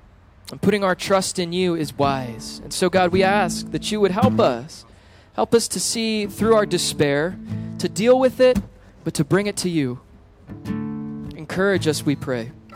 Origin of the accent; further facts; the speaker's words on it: Florida, United States; It's okay. I like the heat. I'm from Florida.